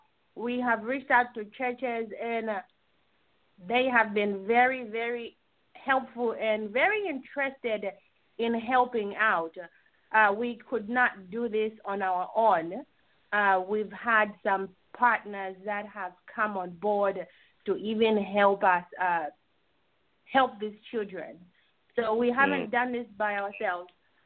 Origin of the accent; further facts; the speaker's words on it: Chipata, Eastern Province, Zambia; now in United States; I was born and raised in Chipata myself. I went to a public school.